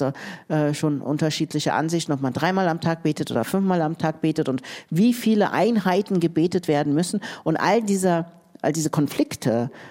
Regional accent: Germany; Also ich habe eine türkische Mutter, einen kurdischen Vater. Ich bin in Deutschland groß geworden, sozialisiert.

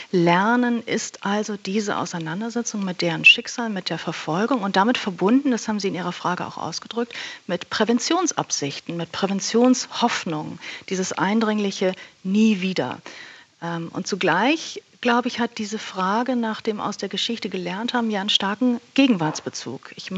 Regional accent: Hamburg, Germany; als Hamburgerin

